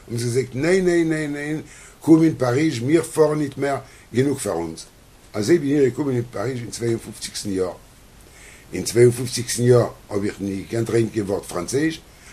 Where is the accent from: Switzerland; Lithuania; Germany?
Lithuania; Vilnius, Vilnius County; born there; German is a second language; Weil ich bin geboren in Vilna.